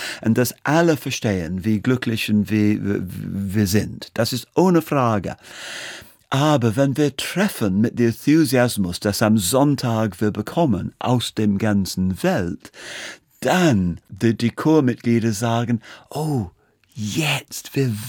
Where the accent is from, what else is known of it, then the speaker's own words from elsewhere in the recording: Birmingham, West Midlands, United Kingdom; German is a second language; now in Berlin, Germany; Ich komme aus Birmingham, das ist jetzt 50% white und 50% Indien, Pakistani aus der Karibik.